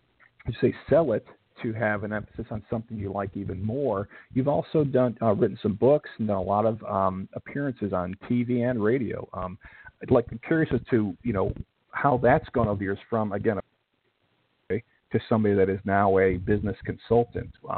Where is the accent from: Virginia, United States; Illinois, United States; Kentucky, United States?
Illinois, United States; Chicago; That's pretty close. I'm from Chicago. I went to school in central Illinois, and friends that went to Iowa.